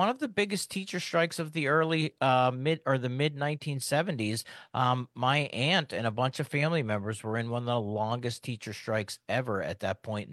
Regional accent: Homestead, Pennsylvania, United States; you in Detroit and then me growing up in Pittsburgh, actually growing up in Homestead, Pennsylvania.

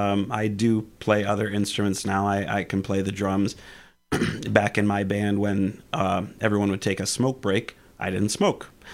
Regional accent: Illinois, United States; because I was from Illinois originally, and that's where he's from. But I had moved up here

